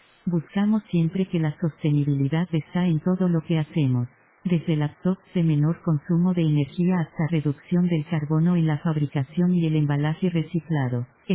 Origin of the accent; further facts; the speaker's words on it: Colombia; Yo soy colombiano, aprecio el talento del país